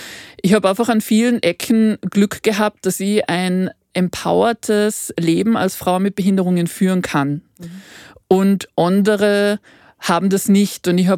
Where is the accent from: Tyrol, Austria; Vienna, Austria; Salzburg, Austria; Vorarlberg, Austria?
Salzburg, Austria; Mittersill; Ich bin geboren in Mittersil in Salzburg und ich bin aufgewachsen auf einem Bergbauernhof.